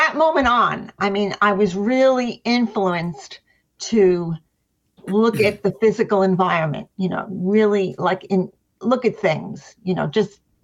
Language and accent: English; Long Island, New York, United States; I'm from Long Island, New York.